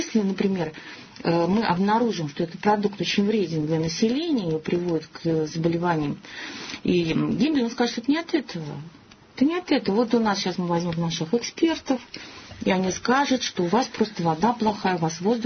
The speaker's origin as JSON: {"language": "Russian", "country": "Russia", "said": "я единственная из России, которую пригласили на эту конференцию"}